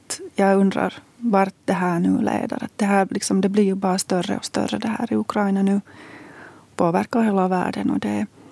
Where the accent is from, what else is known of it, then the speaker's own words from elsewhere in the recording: Hanko, Uusimaa, Finland; now in Ekenäs, Finland; jag är ursprungligen hemma från Hange. Nu har jag bott nog i Äknäs hur länge som helst och gått i skola här och så vidare.